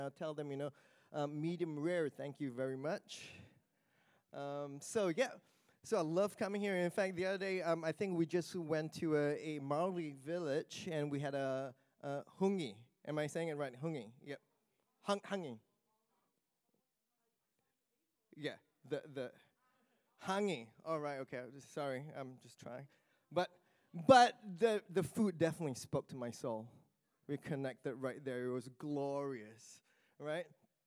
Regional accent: Singapore; I was born in Singapore. I lived in several other places, but grew up over in Singapore.

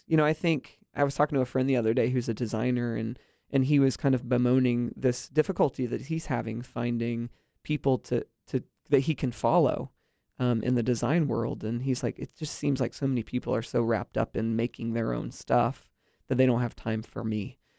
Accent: Orlando, Florida, United States; I grew up in Orlando. I didn't know how awesome I had it until I went away.

